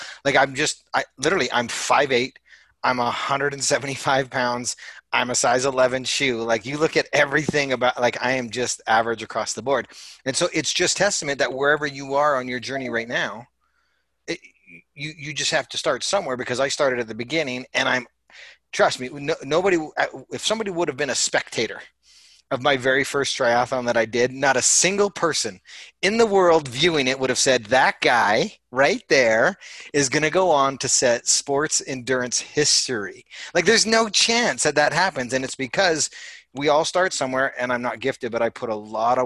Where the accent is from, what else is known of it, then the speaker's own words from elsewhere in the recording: Calgary, Alberta, Canada; I'm from Cowtown. The Stampede is our thing.